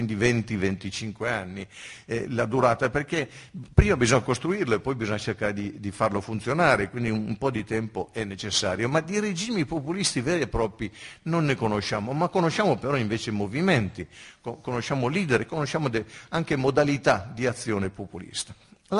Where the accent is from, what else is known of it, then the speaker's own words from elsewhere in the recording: Bologna, Emilia-Romagna, Italy; io vengo da Bologna